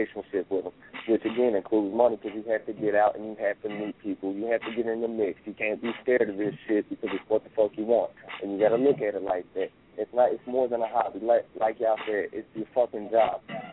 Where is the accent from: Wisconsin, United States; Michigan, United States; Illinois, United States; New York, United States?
Michigan, United States; Detroit; also born or lived in Macon, Georgia; I was born in Macon, Georgia, down in the South, man, straight goddamn grimy gutter South Georgia, you know what I'm saying? Grew up in the goddamn hood of Detroit, you feel me?